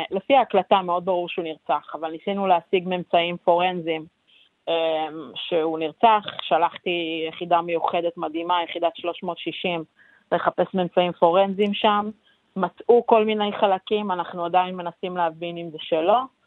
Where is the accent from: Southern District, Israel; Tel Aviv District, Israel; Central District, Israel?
Southern District, Israel; Nir Oz; אני מקיבוץ ניר עוז